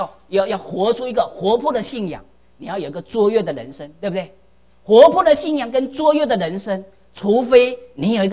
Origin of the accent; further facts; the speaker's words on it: China; 今天弟兄姐妹们，我们中国人都是做大事的啊，每个人都是要做大事